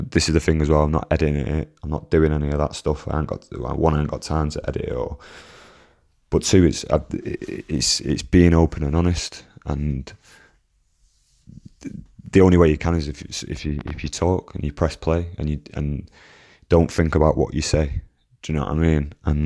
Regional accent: Manchester, North West England, United Kingdom; I'm from Burnage, I'm from Manchester.

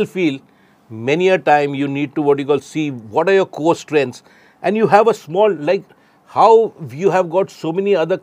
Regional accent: India; English is a second language; I as an Indian, I am thrilled to bits with what they have done.

